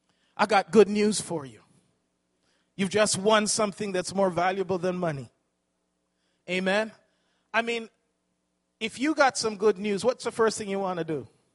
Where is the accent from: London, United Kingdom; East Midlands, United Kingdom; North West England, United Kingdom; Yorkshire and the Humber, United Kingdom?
London, United Kingdom; because you know we grew up in London, England.